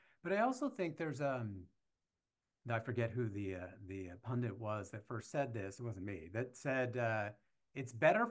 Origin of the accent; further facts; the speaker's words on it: Columbus, Ohio, United States; now in San Francisco Bay Area, United States; Whereas, you know, I grew up in Columbus, Ohio. If you started a company and failed, like, you're a loser.